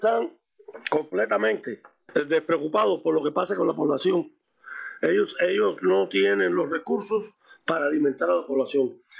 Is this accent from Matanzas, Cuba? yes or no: yes; Los Arabos, Matanzas, Cuba; Me refiero desde mi pueblo, desde Los Arabos